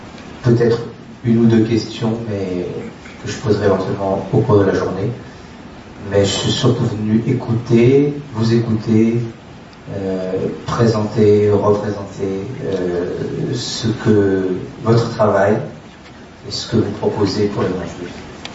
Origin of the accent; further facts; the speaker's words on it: Paris, Île-de-France, France; je suis de Paris.